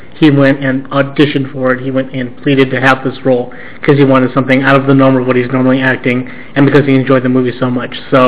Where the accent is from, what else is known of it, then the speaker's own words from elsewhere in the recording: Scotland, United Kingdom; I am horrified by the real-life violence, even though I'm Scottish